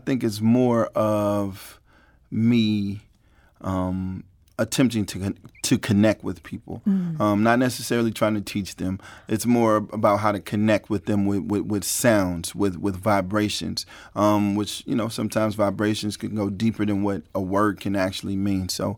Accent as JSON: {"language": "English", "town": "St. Louis", "region": "Missouri", "country": "United States", "tie": "born or raised there", "said": "growing up in St. Louis and going to Jazz St. Louis before, previously called the Bistro, since I was like 14, 15 years old."}